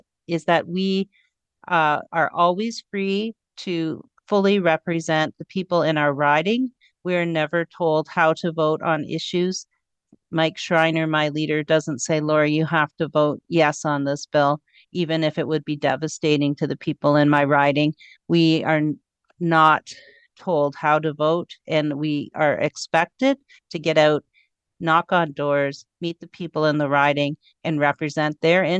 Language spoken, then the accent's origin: English; Sarnia, Ontario, Canada; now in Belleville, Canada; I was born and raised in Sarnia, heart of the petrochemical valley.